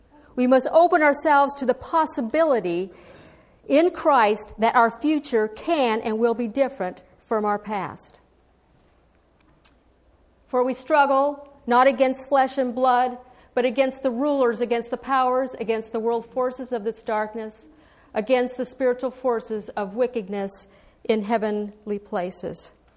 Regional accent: Alaska, United States; now in New Hampshire, United States; I was pretty new to New Hampshire. I was far away from my family and the familiarity of my home state, Alaska.

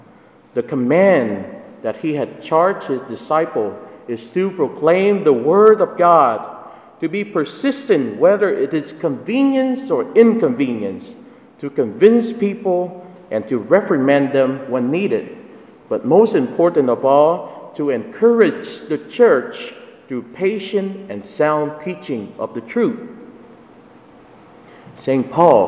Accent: Vietnam; English is a second language; moved away; I finally understand the lives of the priests that I used to know when I was growing up in Vietnam

